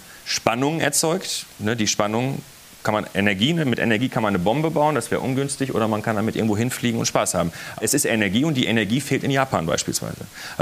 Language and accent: German; North Rhine-Westphalia, Germany; ich komme ja aus dem Ruhrgebiet.